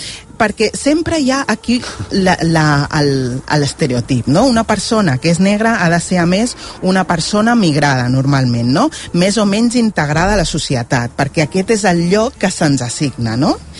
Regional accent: Vilanova i la Geltrú, Catalonia, Spain; sent vilanovina, perquè jo soc de Vilanova i la Geltrú

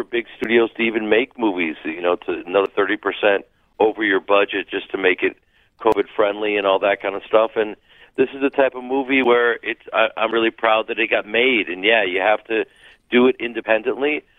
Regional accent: Chicago, Illinois, United States; I grew up in Chicago in a theater family, and we're Jewish, but we're a very liberal family.

